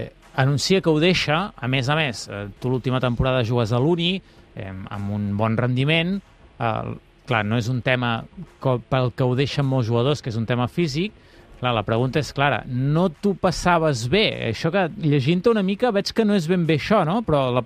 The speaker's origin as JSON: {"language": "Catalan", "town": "Girona", "region": "Catalonia", "country": "Spain", "said": "Jo com a gironí que soc"}